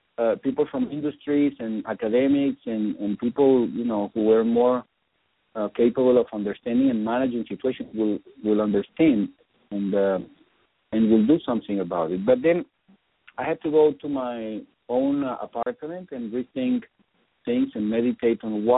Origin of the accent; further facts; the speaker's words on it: Venezuela; moved away; also born or lived in Texas, United States; I was born in Texas, the United States, and at the age of 3 months, I was taken to Venezuela, where I grew up.